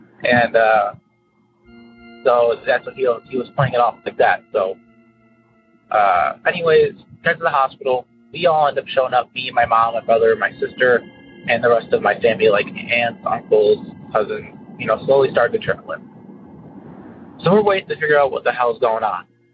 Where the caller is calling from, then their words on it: Carol Stream, Illinois, United States; I'm currently calling from Carroll Stream, Illinois.